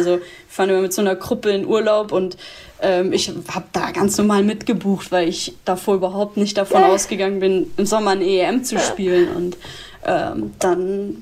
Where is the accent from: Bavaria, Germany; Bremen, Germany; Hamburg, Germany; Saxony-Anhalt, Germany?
Bavaria, Germany; Würzburg; born there; in Würzburg, wo ich geboren bin, ob das dann in München war, ob es Freiburg ist, ob es jetzt in Köln ist